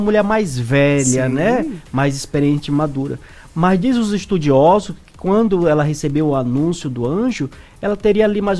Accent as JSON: {"language": "Portuguese", "region": "Maranhão", "country": "Brazil", "said": "sou maranhense. Nós que somos da terra do sol, como eu costumo dizer."}